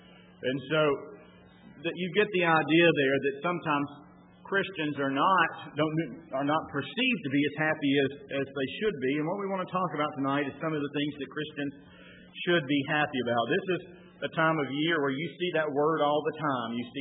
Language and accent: English; Dothan, Alabama, United States; When I was growing up in Dothan, Alabama, there were several of our members that lived at a nursing home